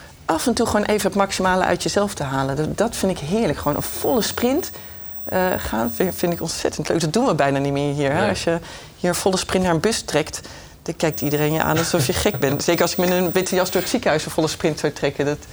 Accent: The Hague, South Holland, Netherlands; now in Rotterdam, Netherlands; Ik ben opgegroeid in Den Haag. En eigenlijk vanaf het moment dat ik geneeskunde ging studeren, toen ik 17 was, toen ben ik uit huis gegaan en ben in Rotterdam gaan wonen. En nooit meer weggegaan.

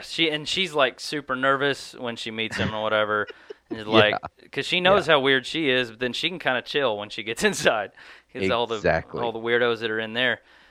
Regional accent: Arkansas, United States; You know, crap, we're from Arkansas. There are taxidermists all over the place.

